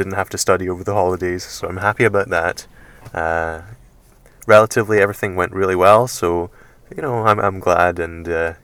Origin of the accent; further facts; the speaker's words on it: India; now in United Kingdom; got to see my hometown again, and eat all the lovely Indian delicacies that I had grown to miss, but I had all that and now I'm back.